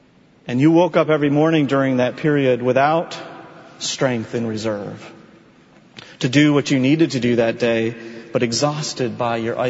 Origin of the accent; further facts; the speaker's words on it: Michigan, United States; I remember distinctly a moment years ago when I was a young driver growing up in Michigan.